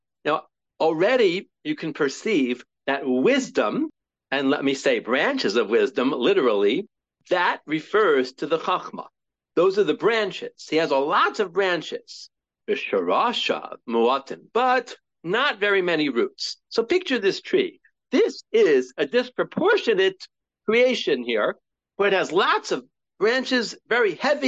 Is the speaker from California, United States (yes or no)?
no; Monticello, New York, United States; when I was growing up in Monticello, New York, on Erev Pesach one year, we had a crabapple tree